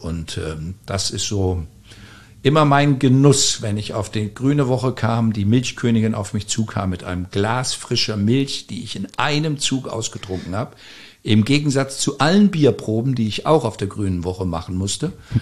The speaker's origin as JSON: {"language": "German", "region": "Rhineland-Palatinate", "country": "Germany", "said": "Ich komme aus Rheinhessen. Meine Familie mütterlicherseits kommt aus Rheinhessen"}